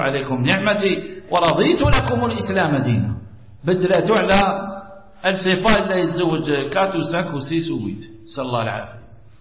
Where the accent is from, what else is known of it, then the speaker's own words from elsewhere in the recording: Algeria; عندنا احنا مثل عندنا في الجزائر